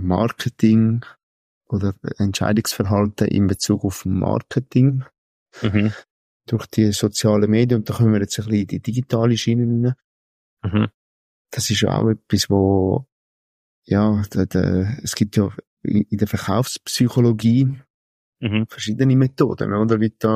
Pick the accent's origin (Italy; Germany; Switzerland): Italy; ich bin ja Italiener